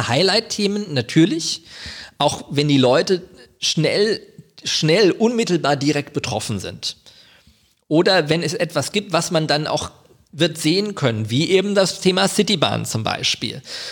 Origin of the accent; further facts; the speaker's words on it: Wiesbaden, Hesse, Germany; born there; ich bin gebürtiger Wiesbadener, muss man dazu sagen. Ich wohne in Kastell, aber ich bin tatsächlich in Wiesbaden geboren, nicht in Mainz.